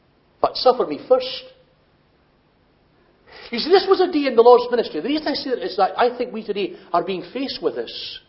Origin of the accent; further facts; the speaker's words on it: Scotland, United Kingdom; when I was growing up in Scotland